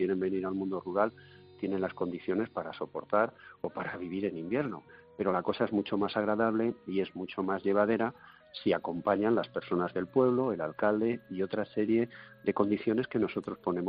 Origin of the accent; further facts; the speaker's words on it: Soria, Castile and León, Spain; Pues mira, nosotros provenimos de Soria, ¿sabes?